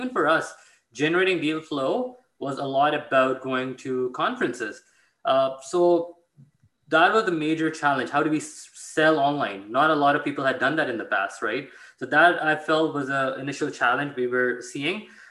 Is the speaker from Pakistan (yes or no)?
yes; Karachi, Sindh, Pakistan; moved away as an adult; now in Canada; I'm originally from Pakistan. I grew up in Pakistan, Karachi. I moved to Canada when I was 18 to pursue my undergrad at McGill